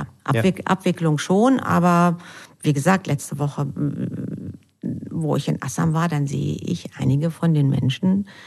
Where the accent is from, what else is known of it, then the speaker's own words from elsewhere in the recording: North Rhine-Westphalia, Germany; born there; jetzt bin ich ja auch gebürtige Westfälin.